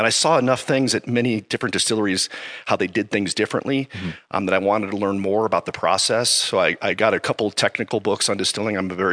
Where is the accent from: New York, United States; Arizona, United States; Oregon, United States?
Arizona, United States; Phoenix; I think it's because I was raised in Phoenix. So our closest beach is actually in Mexico.